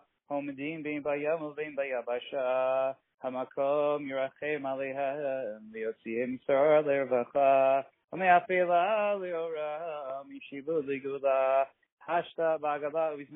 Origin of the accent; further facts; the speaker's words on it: Brooklyn, New York, United States; Again, I grew up in Brooklyn, so every shul was out of town for me. Out of town meant it was not in New York.